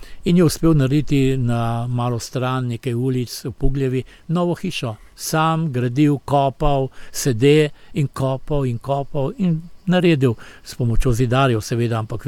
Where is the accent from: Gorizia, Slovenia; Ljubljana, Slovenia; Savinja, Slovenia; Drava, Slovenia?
Ljubljana, Slovenia; Res je, jaz sem Ljubljančan, rojen na Kodeljevem, živel na Kodeljevem